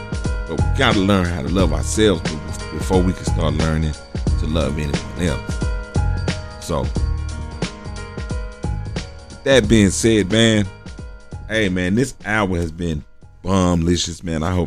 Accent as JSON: {"language": "English", "town": "Dallas", "region": "Texas", "country": "United States", "lives_now": "Houston, United States", "said": "But I'm a native Dallas. I'm from Dallas, from Oak Cliff, Texas. But I live now, reside in the Houston, Texas area."}